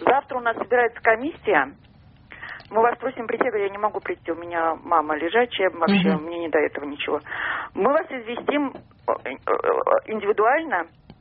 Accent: Saint Petersburg, Russia; из Петербурга.

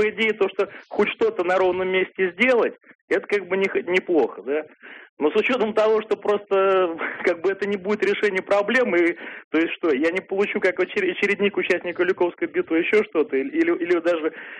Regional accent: Moscow, Russia; я из Москвы.

